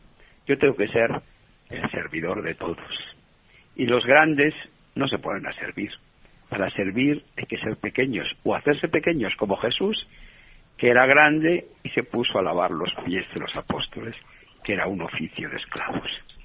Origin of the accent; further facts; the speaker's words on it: Buenos Aires, Argentina; los argentinos nos declaramos, nos consideramos los más grandes del mundo. Sí, sí. Y somos de Buenos Aires, más grandes todavía.